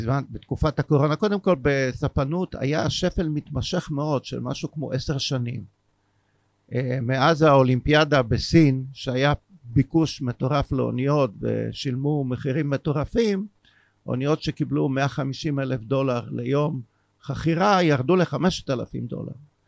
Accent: Haifa, Haifa District, Israel; אני רואה אותו מהר הכרמל, אני חיפאי.

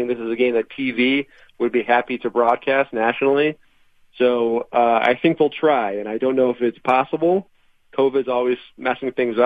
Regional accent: Midwest, United States; I mean, obviously, I'm from the Midwest originally, so it's hard to really gauge.

